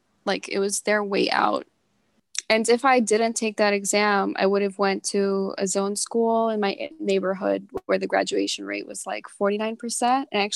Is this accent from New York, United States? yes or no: yes; New York City, New York, United States; I grew up in Queens and Jackson Heights. It's like one of the most diverse areas in New York City